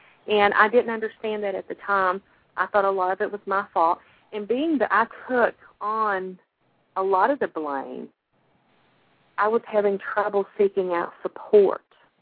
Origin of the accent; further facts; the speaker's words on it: Kentucky, United States; accent: Appalachian; I grew up in eastern Kentucky. I grew up thick in the Appalachian Mountains, which you can probably tell by my accent.